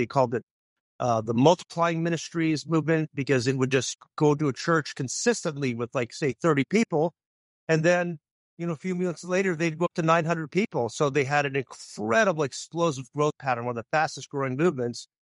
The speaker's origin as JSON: {"language": "English", "region": "Eastern Canada", "country": "Canada", "said": "I'm from Eastern Canada."}